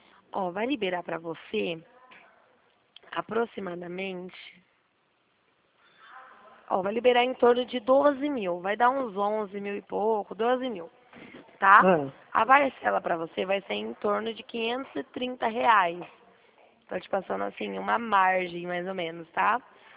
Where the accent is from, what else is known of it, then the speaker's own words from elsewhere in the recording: Dracena, São Paulo, Brazil; Eu sou de Dracena, tá?